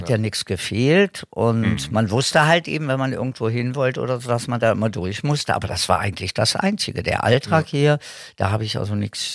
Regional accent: Berlin, Germany; als Baby, so ein Dreivierteljahr oder was. Und dann, wie man so schön sagt, aufgewachsen in Berlin, ja. Im ollen West-Berlin.

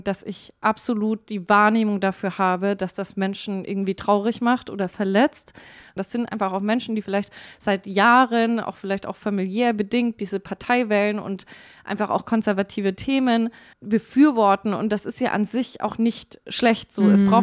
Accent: Bavaria, Germany; ich komme aus Bayern

